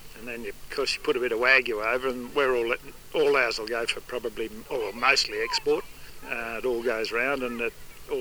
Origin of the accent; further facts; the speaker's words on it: Wellington, New South Wales, Australia; I born and bred in Wellington.